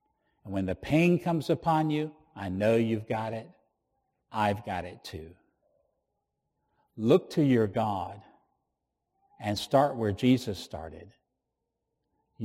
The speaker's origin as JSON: {"language": "English", "region": "Virginia", "country": "United States", "tie": "born or raised there", "said": "when I was growing up in Virginia, my grandmother used to use the expression, \"when the kingdom comes.\""}